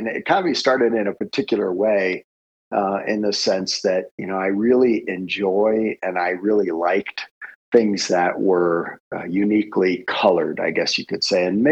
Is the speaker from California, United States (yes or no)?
no; Miami, Florida, United States; I grew up in South Florida, so specifically Miami.